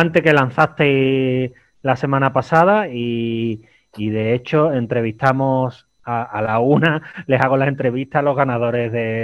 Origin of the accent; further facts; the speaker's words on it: Seville, Andalusia, Spain; yo soy de Sevilla, yo conozco más Segovia que Sevilla y en Sevilla he pasado 30 años de mi vida